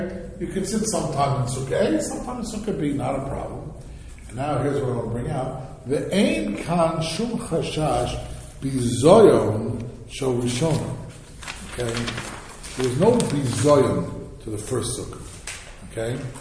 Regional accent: United States; We, growing up in America, you know, basically chol hamoed has nothing to do with yantar.

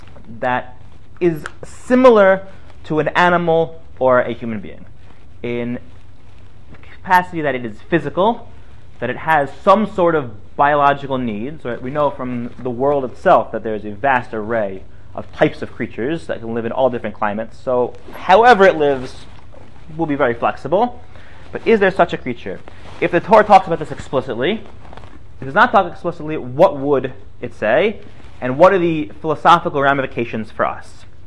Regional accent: Charleston, South Carolina, United States; I'm from Charleston, South Carolina, which actually is very important to this year.

